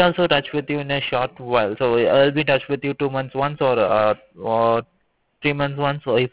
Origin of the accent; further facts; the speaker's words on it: India; We are from India.